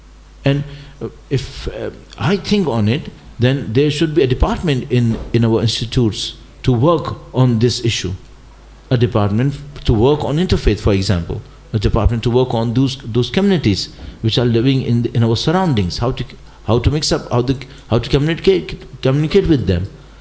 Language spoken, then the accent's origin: English; Karachi, Sindh, Pakistan; I'm coming from Karachi. And you know what happened in Karachi for the last 10-20 years.